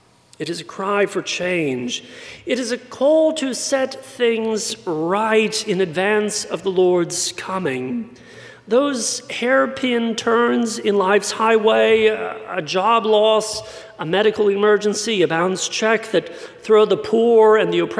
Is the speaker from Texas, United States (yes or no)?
yes; San Antonio, Texas, United States; accent: British; They are both disappointed and confused to learn that I am from San Antonio.